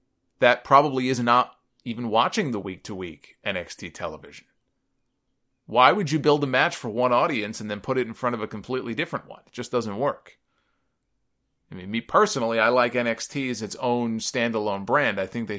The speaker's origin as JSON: {"language": "English", "town": "Canarsie", "region": "New York", "country": "United States", "tie": "born or raised there", "said": "from Canarsie, my hometown, that's where I grew up."}